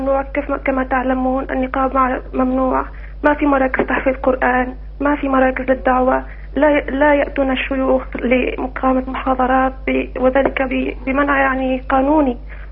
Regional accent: Tunisia; now in Doha, Qatar; أنا يعني أنا أصلي تونسية ومقيمة في قطر

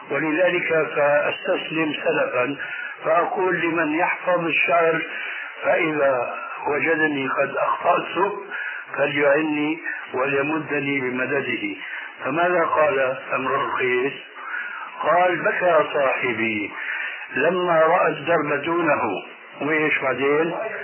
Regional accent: Damascus, Damascus Governorate, Syria; كما يقولون عندنا في دمشق بدها الدكتات

